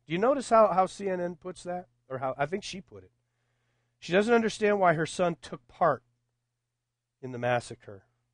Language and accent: English; Texas, United States; which I grew up in West Texas. I didn't know they had resorts.